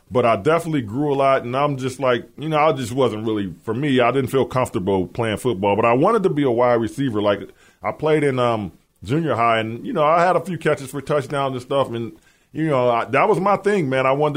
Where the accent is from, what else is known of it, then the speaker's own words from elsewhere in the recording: Flint, Michigan, United States; also born or lived in Milwaukee; I grew up in Flint. I stayed in Flint with my dad for a few years before I moved back to Milwaukee.